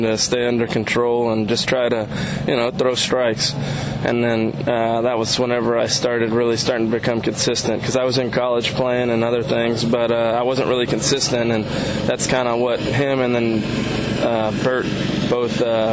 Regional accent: North Augusta, South Carolina, United States; I grew up in North Augusta, South Carolina, and my grandmother was a big Braves fan.

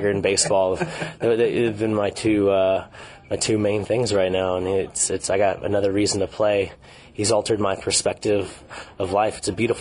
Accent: Long Beach, California, United States; I grew up in Long Beach

